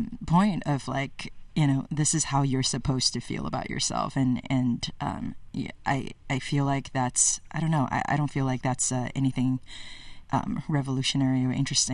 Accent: United States; obviously, you know, I'm Asian American, I'm Chinese, and I'm, you know, thinking about this from that lens.

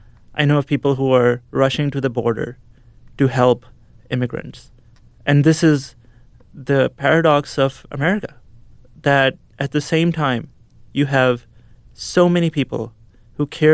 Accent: Pakistan; That's why I always want people to know that I am from Pakistan, but that I am here in a capacity where I have this wonderful, great privilege

